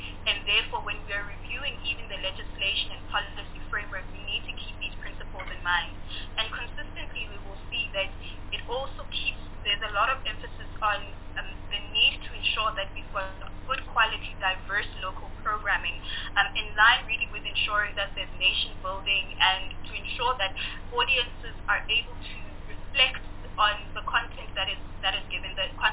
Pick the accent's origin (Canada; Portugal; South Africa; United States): South Africa; It has to really be reflective of who we are as a South African nation.